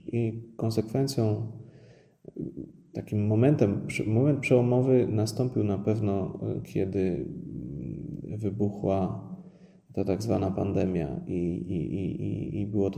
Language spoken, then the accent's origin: Polish; Kraków, Lesser Poland, Poland; born there; można powiedzieć, że jestem w czepku urodzony, bo urodziłem się w Krakowie